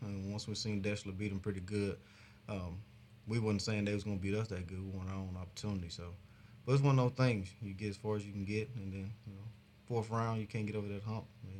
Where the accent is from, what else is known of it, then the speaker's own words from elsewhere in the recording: Tallahassee, Florida, United States; the reason I chose Troy or UAB is because I'm from Tallahassee, and Tallahassee is similar to Troy size-wise.